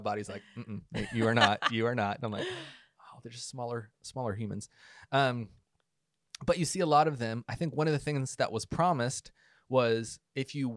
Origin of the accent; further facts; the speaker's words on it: West Virginia, United States; I grew up in West Virginia where men didn't wear jewelry, so that wasn't a thing.